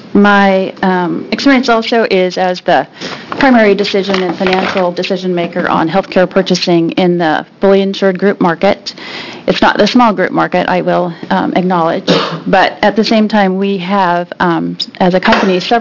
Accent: Portland, Oregon, United States; I'm from Portland, Oregon

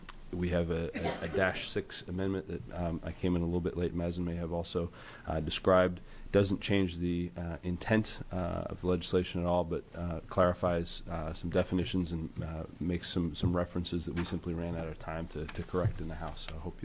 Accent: Beaverton, Oregon, United States; from Beaverton.

